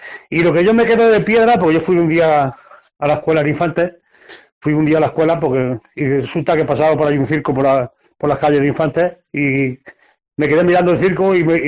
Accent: Ciudad Real, Castilla-La Mancha, Spain; Ahí yo me digo, me voy a mi tierra y a ver si me sale novillada, porque si no me sale novillada en mi tierra, ¿dónde me van a salir? Y entonces allí fue donde me fui a Ciudad Real

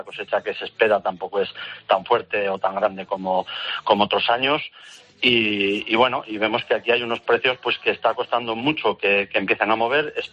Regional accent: Aragon, Spain; yo hace 40 años estaba ya pues criando cardos en mi tierra, aquí en Aragón, y sembrando cereales, y a veces pues con las ovejas también

